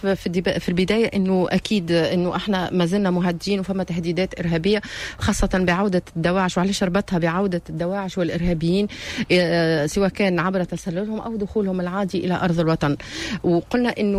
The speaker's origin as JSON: {"language": "Arabic", "country": "Tunisia", "said": "احنا وطنيين ونحن تونسيين"}